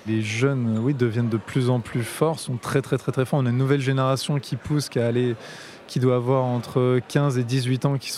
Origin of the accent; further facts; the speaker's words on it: Fontainebleau, Île-de-France, France; moi je viens de Fontainebleau.